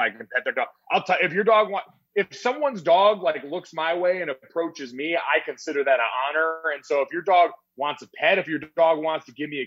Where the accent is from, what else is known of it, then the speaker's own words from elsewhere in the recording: Avon, Connecticut, United States; also born or lived in South Jersey; So I am, I'd say I'm from Connecticut. So my hometown is Avon, Connecticut. I was born in South Jersey.